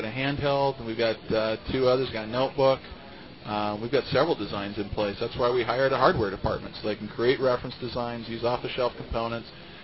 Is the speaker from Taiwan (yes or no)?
no; Indonesia; Sell product in my home country of Indonesia.